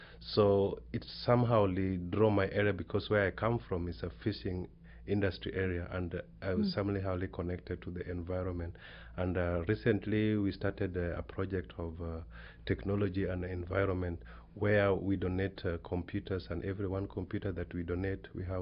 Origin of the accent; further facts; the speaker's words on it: Kenya; in Kenya, I grew up in Kenya